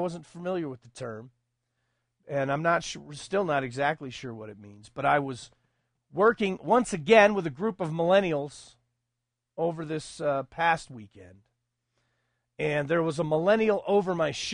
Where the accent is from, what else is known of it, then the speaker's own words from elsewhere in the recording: Buffalo, New York, United States; I got beat up and made fun of and laughed at because I was from Buffalo